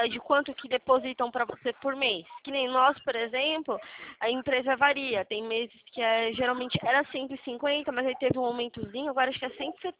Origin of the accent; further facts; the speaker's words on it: Atibaia, São Paulo, Brazil; Eu sou de São Paulo, na verdade do interior de São Paulo, Atibaia.